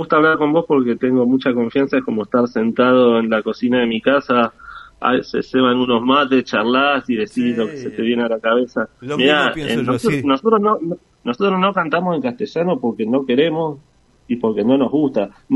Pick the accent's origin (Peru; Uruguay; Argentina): Argentina; Comodoro Rivadavia, Chubut; me gustaba mucho cuando era chico, incluso en Comodoro no sabía